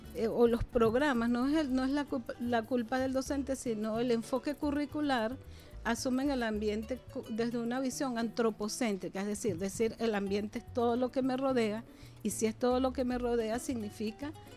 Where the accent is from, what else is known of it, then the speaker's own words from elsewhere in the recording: Sanare, Lara, Venezuela; yo vengo de Sanar, Estado Lara, uh-huh. Hija de un padre campesino, agricultor. Bueno, nací y crecí viendo las siembras, viendo cómo mi papá cultivaba, bueno, de todo lo que se siembra en el campo.